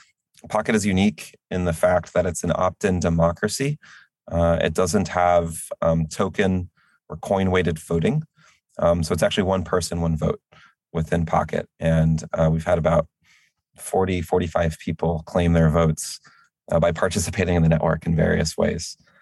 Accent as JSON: {"language": "English", "country": "United States", "said": "I am an American. I am the U.S. our company is based out of the U.S."}